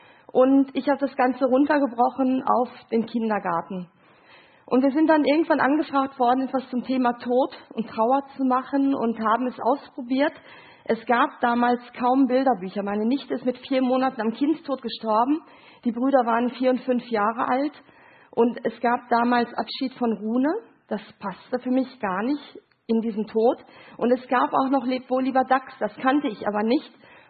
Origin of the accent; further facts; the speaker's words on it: Gelsenkirchen, North Rhine-Westphalia, Germany; Ja, ich komme aus Gelsenkirchen, arbeite da im Institut für Familientrauerbegleitung.